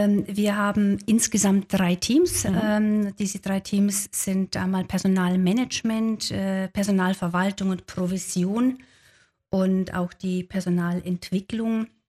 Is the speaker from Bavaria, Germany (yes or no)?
yes; Bavaria, Germany; Und wie Sie hören, ich komme aus Bayern, ja, das war noch in Bayern